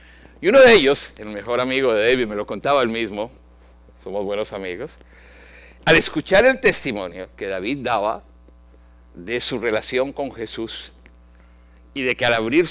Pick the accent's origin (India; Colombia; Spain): Colombia; Yo estudiaba en la Universidad de los Andes, en mi país, en Colombia